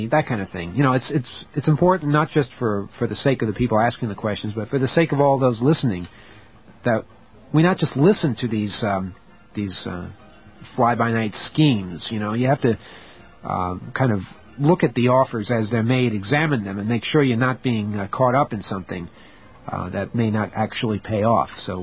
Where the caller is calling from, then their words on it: United States; I'm calling from the United States.